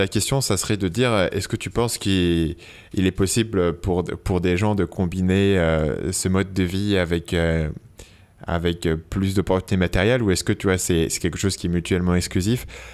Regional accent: France; moved away; quand j'étais gamin encore en France, on avait des jeux dans les parcs

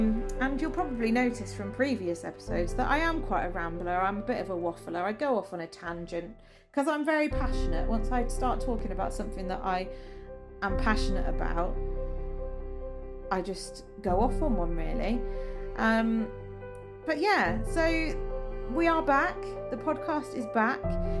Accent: England, United Kingdom; I'm from England, just in case we've got any people listening from other countries.

